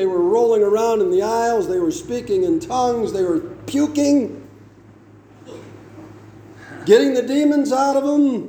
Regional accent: Orchard Park, New York, United States; I grew up in Orchard Park with all the Jesus freaks, and that thing that happened in Orchard Park, that tabernacle that's still there, and I went to school with all those Jesus freaks.

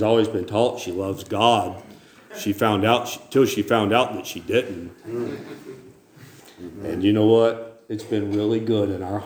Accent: Mocksville, North Carolina, United States; I'm from the South. And from Mocksville, Davie County, North Carolina.

